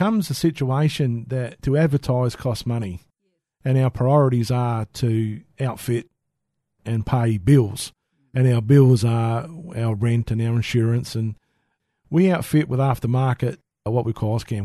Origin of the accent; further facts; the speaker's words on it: Australia; We don't want to upset them, but we figure that we're Australian.